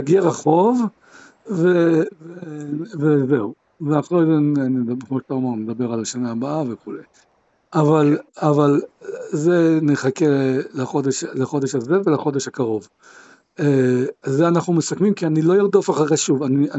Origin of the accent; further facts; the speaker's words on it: Jerusalem, Jerusalem District, Israel; now in Beit Shemesh, Israel; אמרתי לך שאני גר ברמת בית שמש, אבל אני ירושלמי בדיוק כמוך